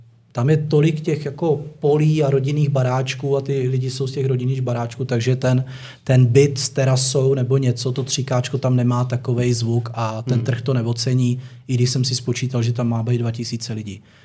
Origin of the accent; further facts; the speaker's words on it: Ostrava, Moravian-Silesian Region, Czechia; Teď jsem jel z Ostravy, já si pamatuju Ostravu, teď jsem původně z Ostravy